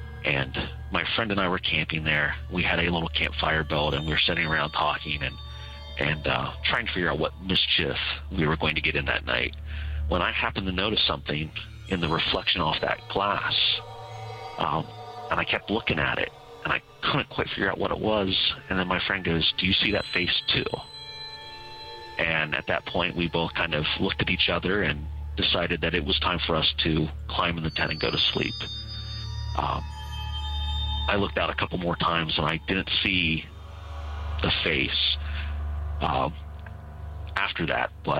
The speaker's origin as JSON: {"language": "English", "region": "Ohio", "country": "United States", "said": "I am from the Central Ohio area."}